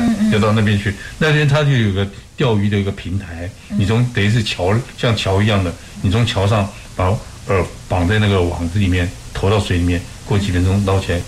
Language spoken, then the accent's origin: Chinese; China; 因为我们中国人喜欢吃海鲜嘛